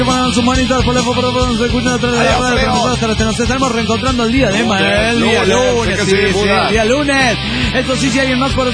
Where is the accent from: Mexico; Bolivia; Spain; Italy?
Mexico; Guadalajara, Jalisco; de Guadalajara.